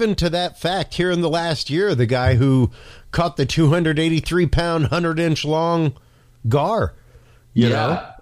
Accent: Houston, Texas, United States; I grew up on Buffalo Bayou in Houston.

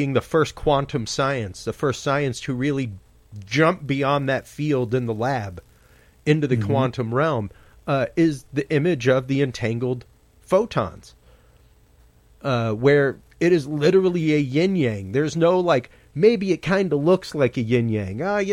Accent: Houston, Texas, United States; I'm from Houston, Texas.

